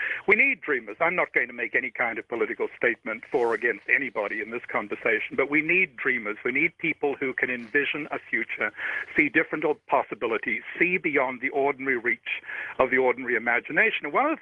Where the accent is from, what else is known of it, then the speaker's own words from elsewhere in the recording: Australia; Of course, I grew up in Australia, and American history wasn't a big part of my school education.